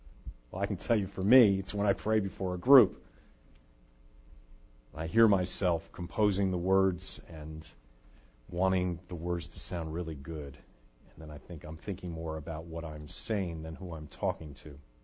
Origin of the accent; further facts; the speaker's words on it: United States; I think it's one of the trials of being an American.